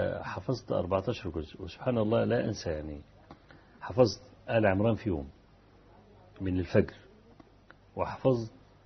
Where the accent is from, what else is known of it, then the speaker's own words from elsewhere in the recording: Kafr El Sheikh Governorate, Egypt; كان في فكر التكفير عندنا في كفر الشيخ